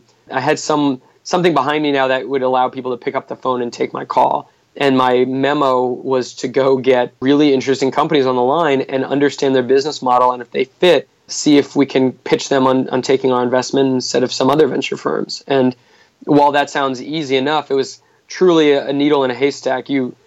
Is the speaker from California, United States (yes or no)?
yes; Santa Barbara, California, United States; what a different world than what I grew up from in Santa Barbara.